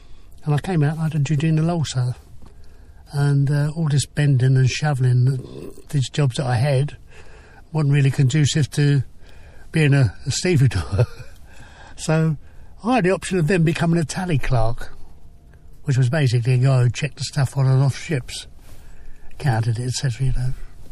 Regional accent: Bermondsey, London, United Kingdom; born there; I was born in Bermondsey. What we used to call Round Town, which basically is that road, Redriff Road, that goes round the back there.

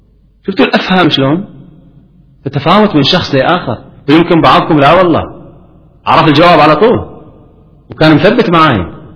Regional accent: Kuwait; وقلنا للناس عندنا في الكويت، يا ناس اللي يحب يعطي هدية حق أمه

